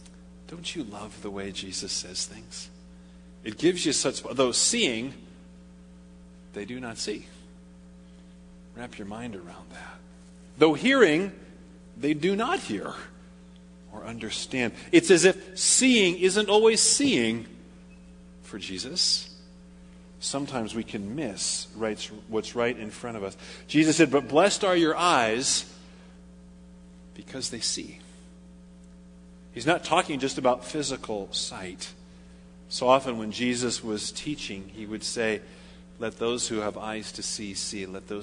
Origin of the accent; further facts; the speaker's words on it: Paradise, California, United States; I mentioned before that I grew up in Paradise, about 100 miles north of here, a little town.